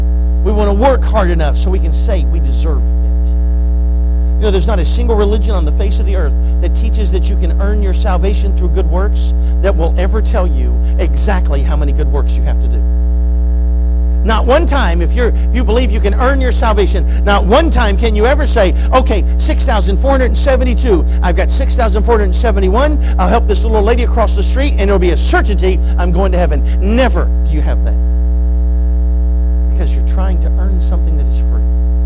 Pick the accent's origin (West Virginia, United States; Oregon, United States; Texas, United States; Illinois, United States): West Virginia, United States; I think some of you know that originally we're from West Virginia.